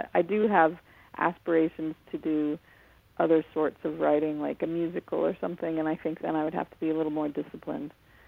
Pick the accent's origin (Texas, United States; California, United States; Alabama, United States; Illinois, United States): California, United States; Los Angeles; I grew up in Los Angeles.